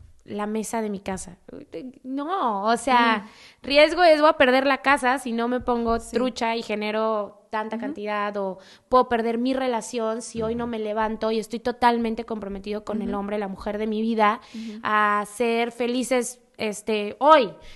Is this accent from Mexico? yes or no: yes; Mexico City, Mexico; Yo soy de Ciudad de México y yo no soy de gente de varo, o sea, mi familia no era gente de varo.